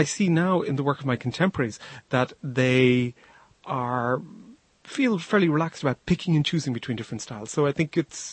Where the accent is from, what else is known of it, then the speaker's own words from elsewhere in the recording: Dublin, Leinster, Ireland; the waves of the sea where I was brought up in Dublin on the coast